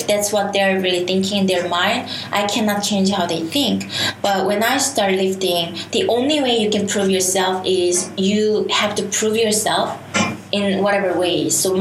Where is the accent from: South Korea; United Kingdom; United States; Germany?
South Korea; when I grew up in Korea, it's more men-dominated society